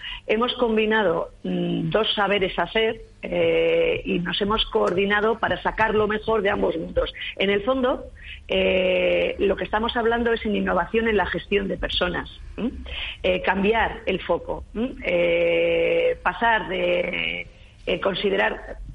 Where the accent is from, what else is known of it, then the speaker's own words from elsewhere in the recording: Vitoria, Basque Country, Spain; Bueno, soy de Vitoria.